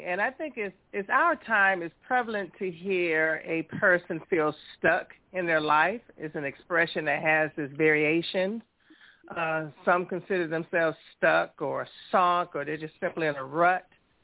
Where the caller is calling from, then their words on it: Charleston, South Carolina, United States; I am from Charleston, South Carolina.